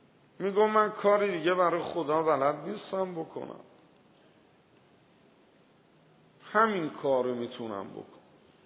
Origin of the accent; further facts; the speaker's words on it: Tehran, Tehran Province, Iran; گفت کجایی هستی؟ گفتم تهران.